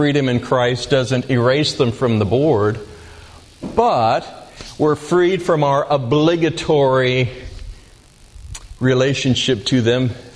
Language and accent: English; Riverside, California, United States; Well, I grew up in Riverside, California, and our house was located on a bluff that overlooked the Santa Ana River bottom